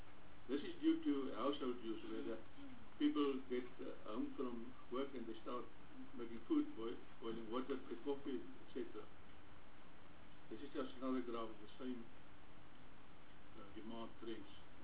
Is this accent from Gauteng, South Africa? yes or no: no; Upington, Northern Cape, South Africa; I'm from Upington in the Northern Cape.